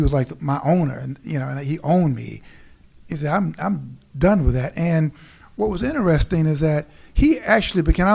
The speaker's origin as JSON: {"language": "English", "town": "Chicago", "region": "Illinois", "country": "United States", "tie": "born or raised there", "said": "I grew up in Chicago, and, you know, the Cubs"}